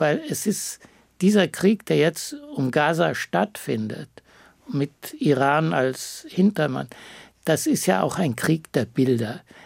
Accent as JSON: {"language": "German", "region": "Bavaria", "country": "Germany", "lives_now": "Berlin, Germany"}